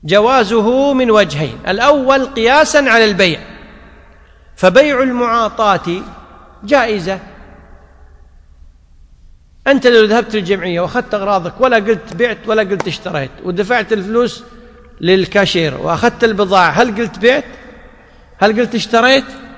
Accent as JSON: {"language": "Arabic", "country": "Kuwait", "said": "وفي بعض الأعراف مثل عندنا في الكويت أن مجرد وضع الطعام ليس دليلا على الإباحة"}